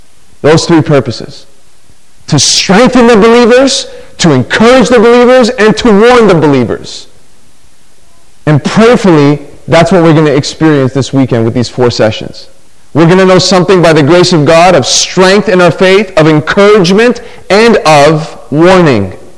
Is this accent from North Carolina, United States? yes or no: no; Chicago, Illinois, United States; As you heard, I hail from Chicago, and I drove up this time.